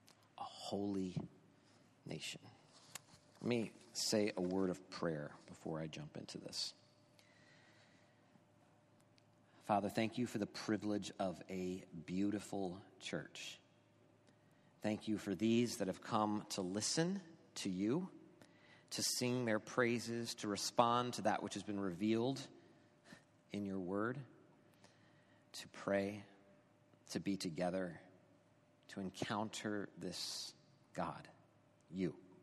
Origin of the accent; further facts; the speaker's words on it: United States; And of course, because I'm an American and a Christian, I have to have guns.